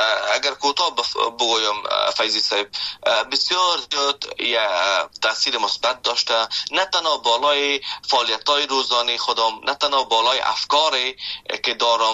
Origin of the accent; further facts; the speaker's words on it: Afghanistan; now in Canada; ما به عنوان یک محصل وقتی که آمدم از افغانستان، شما فکر کنید که من از افغانستان به کانادا آمدم که ده ها یا هزارها کیلومتر فاصله است